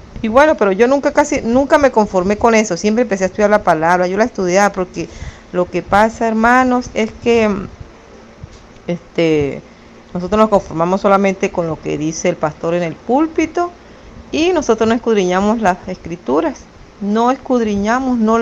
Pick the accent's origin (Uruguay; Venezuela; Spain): Venezuela; Soy de Venezuela y vivo en un pueblito llamado Chichiribichi, estado Falcón.